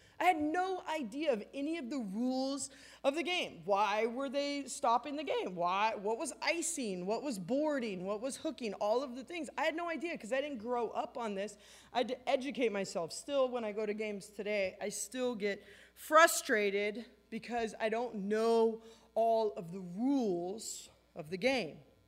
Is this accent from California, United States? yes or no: yes; Anaheim, California, United States; I grew up in Anaheim, not in Canada. I didn't know anything about hockey, right?